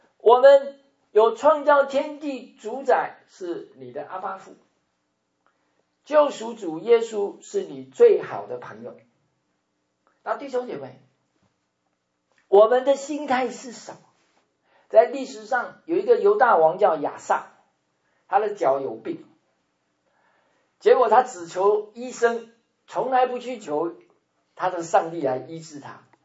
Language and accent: Chinese; China; 我们人是追求财富啊，我们中国人最喜欢跟人家比